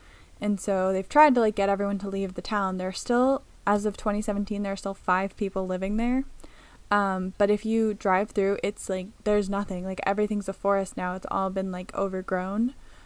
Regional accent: Pennsylvania, United States; I'm from Pennsylvania. I'm from pretty near to where Carmen Maria Machado was raised

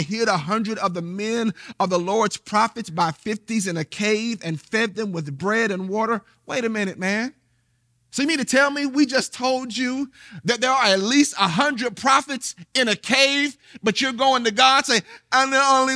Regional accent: Hillsborough, United States; I'm from Hillsborough. I'm a little country boy.

